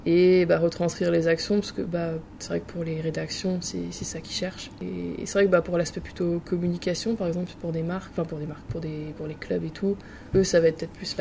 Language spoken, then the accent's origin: French; France; Et évidemment, bah, on est français.